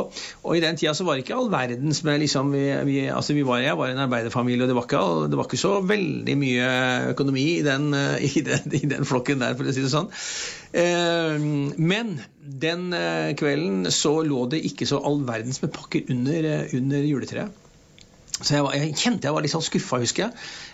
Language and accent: Norwegian; Porsgrunn, Telemark, Norway; julekvelden hjemme hos oss når jeg vokste opp i Porsgrunn, i en typisk arbeiderfamilie